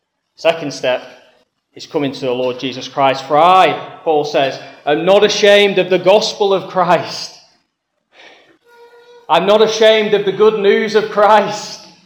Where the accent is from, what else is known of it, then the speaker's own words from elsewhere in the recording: Preston, North West England, United Kingdom; now in Birmingham, United Kingdom; I have to correct him, I'm from Preston, but I live in Birmingham.